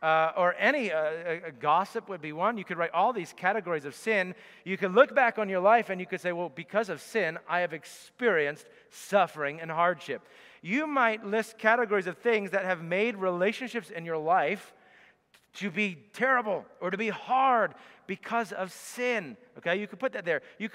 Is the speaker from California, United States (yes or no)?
no; Pennsylvania, United States; I grew up in Pennsylvania, and just down the road from me was 10th Presbyterian Church.